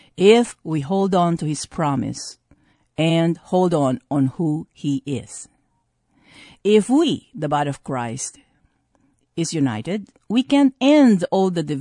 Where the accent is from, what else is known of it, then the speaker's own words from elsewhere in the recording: Philippines; born there; See, I was born in the Philippines with a brown skin.